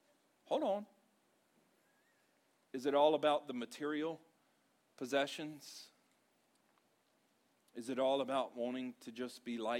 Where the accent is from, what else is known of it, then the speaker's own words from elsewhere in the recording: Louisiana, United States; I'm from Louisiana and we do that, and that God's still working on us.